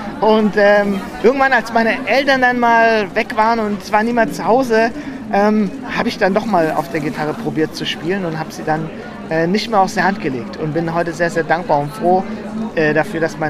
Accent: Ludwigsburg, Baden-Württemberg, Germany; born there; Also ich bin geboren in Ludwigsburg, was hier in der Nähe von Stuttgart ist. Und mein Vater, der hat irgendwann mal so eine Ahnenforschung betrieben und meinte, dass es sein kann, dass wir aus Frankreich kommen.

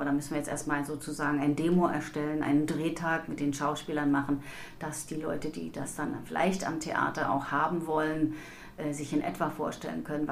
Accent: Germany; now in Sweden; Also meine Heimat ist natürlich Deutschland, aber ich lebe auch sehr gerne in Schweden.

